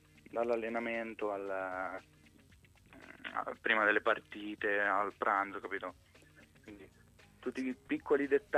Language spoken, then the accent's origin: Italian; Ancona, Marche, Italy; parlando da anconetano